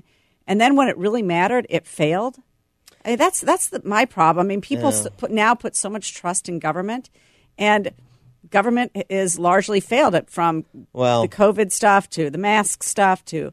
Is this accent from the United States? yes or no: yes; Chicago, Illinois, United States; because, of course, I'm from Chicago area.